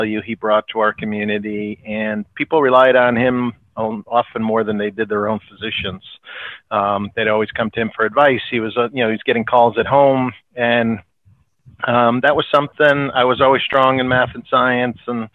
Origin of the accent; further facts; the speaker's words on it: Connecticut, United States; He owned a local community pharmacy in the town we grew up in Connecticut.